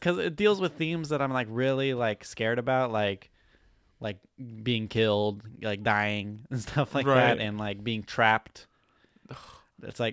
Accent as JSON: {"language": "English", "town": "Brooklyn", "region": "New York", "country": "United States", "accent": "Brooklyn", "said": "Check out my Brooklyn accent in the Bakano podcast."}